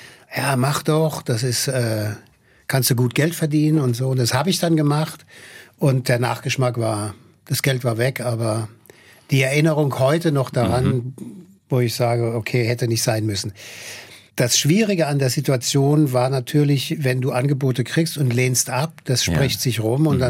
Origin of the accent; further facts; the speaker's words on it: Mannheim, Baden-Württemberg, Germany; Ich bin aus Mannheim.